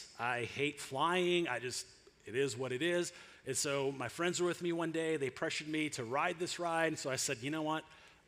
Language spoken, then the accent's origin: English; Michigan, United States; Those of you who know, I grew up in Michigan. I am a Wolverine.